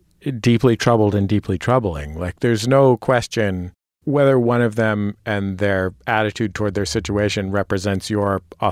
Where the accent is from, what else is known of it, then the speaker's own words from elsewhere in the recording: West Coast, United States; I remember as a kid growing up on the West Coast